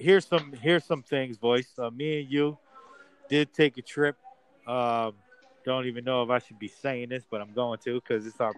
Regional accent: New Jersey, United States; We're from Jersey, as you guys already know. Then the other thing would be is that. We love the hot dogs in Jersey, and the hot dogs are freaking amazing.

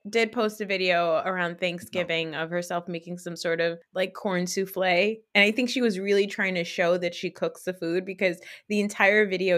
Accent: New Jersey, United States; So, you know, I'm from Jersey.

